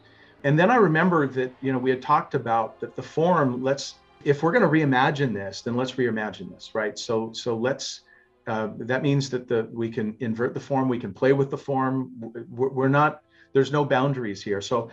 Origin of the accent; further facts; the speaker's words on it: United States; I was, being an American, we had Star Trek and the Brits had Doctor Who.